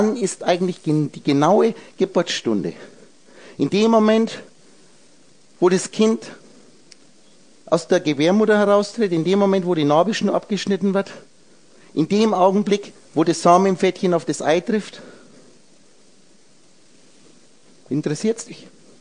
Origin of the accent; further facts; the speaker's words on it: Czechia; Ich bin aus Tschechien.